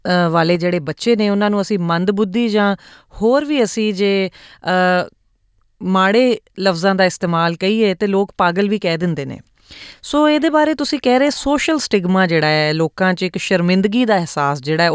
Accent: Punjab, India; now in Australia; ਸਾਡੇ ਭਾਰਤੀ ਸਮਾਜ ਦੇ ਵਿੱਚ, ਖਾਸ ਤੌਰ 'ਤੇ ਪੰਜਾਬੀ ਸਮਾਜ 'ਚ, ਬੇਸ਼ੱਕ ਅਸੀਂ ਆਸਟ੍ਰੇਲੀਆ ਦੇ ਵਿੱਚ ਰਹਿ ਰਹੇ ਹਾਂ

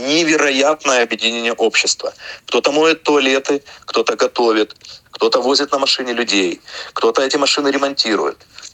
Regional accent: Far East, Russia; я сам россиянин с Дальнего Востока

